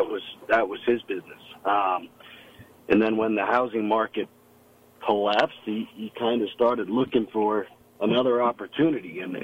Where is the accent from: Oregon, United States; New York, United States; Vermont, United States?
New York, United States; Delhi; Well, I'm from Delhi. Grew up in Delhi, and like a lot of people grow up in Delhi, they want to leave.